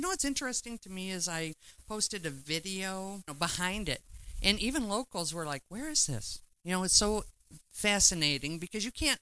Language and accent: English; Michigan, United States; Well, you're German and I'm from Michigan.